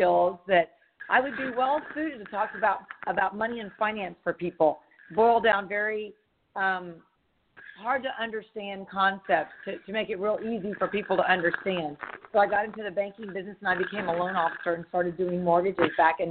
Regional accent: San Antonio, Texas, United States; also born or lived in Tulsa; now in College Station, United States; I then grew up in San Antonio for up through high school.

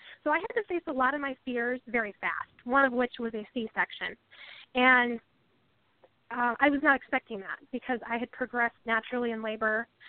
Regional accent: Indiana, United States; also born or lived in New Mexico; So I am a Midwestern gal. I'm born and raised in Indiana, so I'm very proud to be a Hoosier. And after my husband and I got married, I briefly moved to New Mexico

